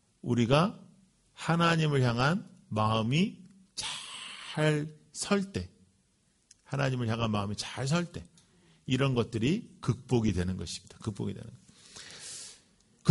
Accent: United States; 저는 이제 미국에서 컸잖아요.

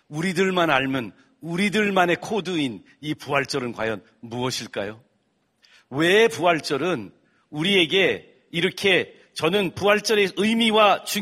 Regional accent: South Korea; born there; 우리 어머니가 미국 분이신데 제가 한국에서 태어났잖아요. 그래서 항상 사람들이 나한테 왜 이렇게 한국말 잘하냐고 물어보는데요.

